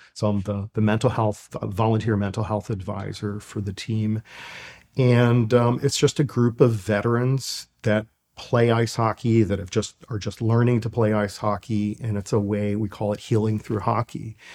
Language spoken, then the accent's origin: English; Pennsylvania, United States; now in South Florida, United States; I'm from the Northeast, from the suburbs of Philly, grew up Philadelphia Flyers fan and played hockey my whole life. And so I moved down to South Florida